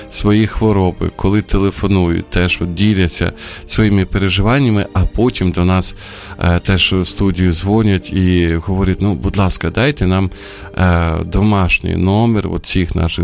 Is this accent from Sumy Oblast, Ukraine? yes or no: yes; Sumy, Sumy Oblast, Ukraine; коли буваю от в Сумах, моєму рідному місті